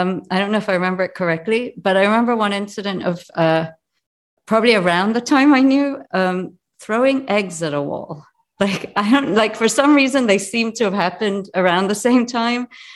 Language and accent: English; Jamaica; born there; also born or lived in England / Montreal / New York; my accent does represent so many places that I've lived: Jamaica, England, Montreal, New York.